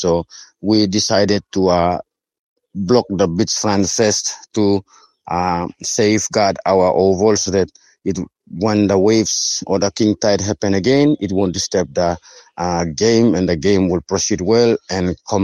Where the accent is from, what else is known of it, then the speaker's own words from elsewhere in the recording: Andra Island, Manus Province, Papua New Guinea; I'm from Andra Island. I'm teaching here.